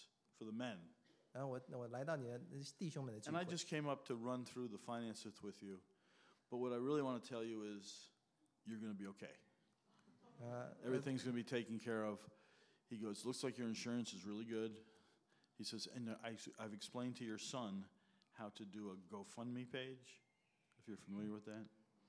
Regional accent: New York City, New York, United States; Don't forget I'm from New York City.

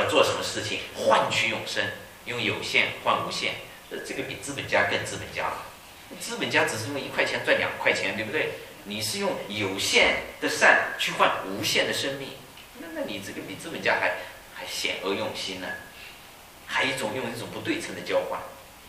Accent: China; now in United States; 出生成长在中国，重生得救在美国，永久定居在天国。

